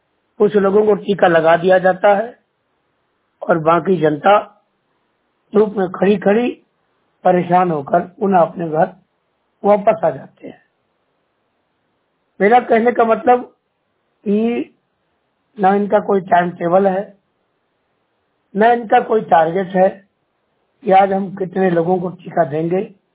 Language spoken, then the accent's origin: Hindi; Jaitwara, Madhya Pradesh, India; मेरे पैतृक गांव नगर पंचायत क्षेत्र जैतवारा